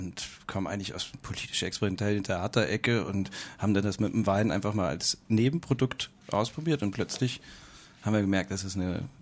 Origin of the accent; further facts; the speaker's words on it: Kiel, Schleswig-Holstein, Germany; Ich selbst bin Kieler